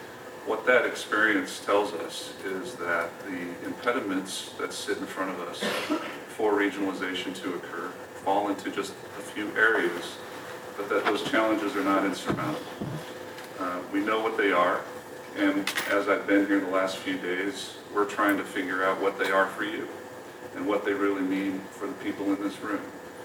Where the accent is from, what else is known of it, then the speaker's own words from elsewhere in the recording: Colorado, United States; I was fortunate to be part of two $1 billion in, investments in my home state of Colorado, one in the Denver area and one in the Colorado Springs area